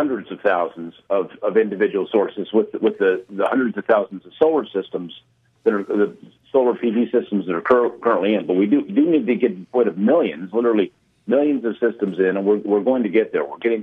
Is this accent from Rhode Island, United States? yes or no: no; New Mexico, United States; That is in Nevada, by the way, not New Mexico, my home state.